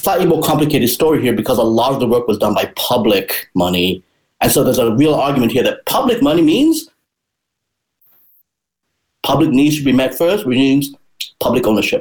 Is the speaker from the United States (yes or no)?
no; South Africa; also born or lived in Botswana / Eswatini; South Africa, where I'm from. I was born in South Africa, brought up in Botswana and Swaziland, and my parents and family are still there.